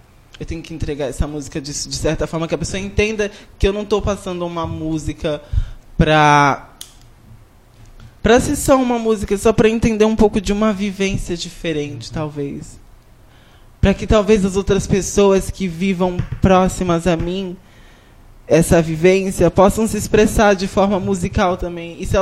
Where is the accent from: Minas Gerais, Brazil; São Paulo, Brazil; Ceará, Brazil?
São Paulo, Brazil; Guarujá; eu vim do morro, eu sou da Cachoeira, lá do Guarujá, de uma periferia.